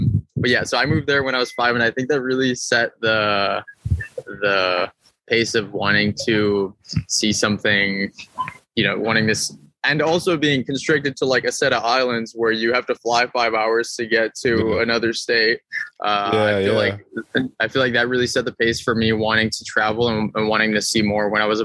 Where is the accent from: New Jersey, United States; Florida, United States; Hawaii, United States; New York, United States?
Hawaii, United States; growing up in Hawaii, it almost kind of brought that sense of island fever where you're just in one place for such a long time.